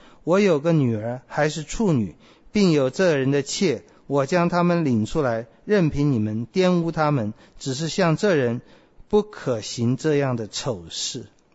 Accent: Taipei, Taiwan; 好像小的时候在台北的时候，女孩子三更半夜在街上

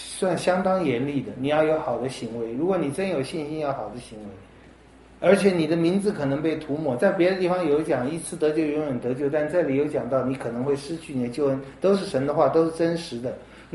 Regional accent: China; 那这我也想到有人说我们中国人最有这个毛病了

